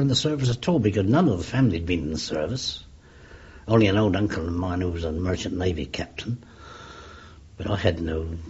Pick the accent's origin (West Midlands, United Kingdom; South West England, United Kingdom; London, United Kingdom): South West England, United Kingdom; Edington; In a little village where my mother kept the... we had the only shop there and the post office, you know. And my other uncles had the farm, the only farm there, a place called Eddington, which is 4 miles from Westbury